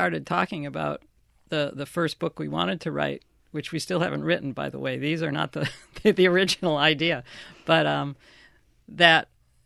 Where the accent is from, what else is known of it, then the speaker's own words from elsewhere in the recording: Michigan, United States; that book was so important because I grew up on Lake Superior, and so I was really connected to that map of Michigan and the Great Lakes.